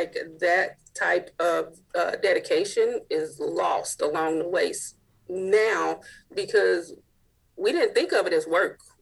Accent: Hayti, Missouri, United States; I mean, I grew up in a very rural area. My hometown is called Hayti, Missouri. It's southeast Missouri. I am legit 80 miles from Memphis, which is south. And I am 250 miles from St. Louis, which is north.

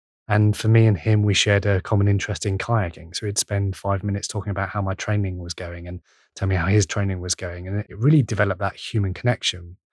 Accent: United Kingdom; as a Brit

